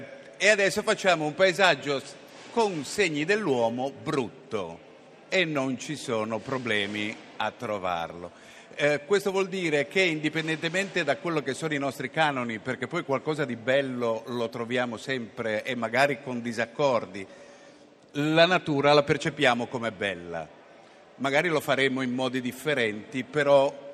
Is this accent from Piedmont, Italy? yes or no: no; Genoa, Liguria, Italy; Sì, sono genovese.